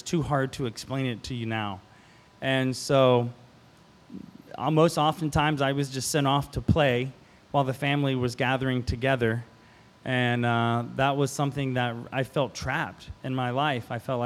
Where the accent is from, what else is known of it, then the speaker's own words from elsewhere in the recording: Mississippi, United States; now in Mobile, United States; I live in Mobile, Alabama. I was born and raised in Mississippi. I grew up in an Episcopal church my whole life.